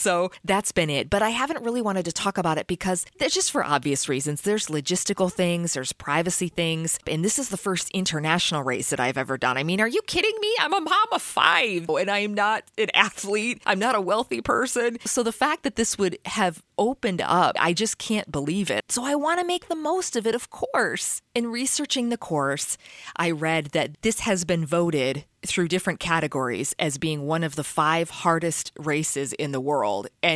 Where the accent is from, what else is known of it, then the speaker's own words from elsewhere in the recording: Cleveland, Ohio, United States; near my hometown in Cleveland, which is not far, about an hour away